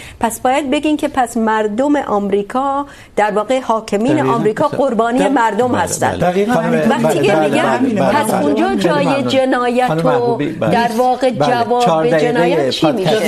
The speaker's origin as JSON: {"language": "Persian", "region": "Kurdistan", "country": "Iran", "tie": "born or raised there", "said": "آقای محترم من تو کردستان به دنیا آمدم، به اجازه بدین بزرگ شدم."}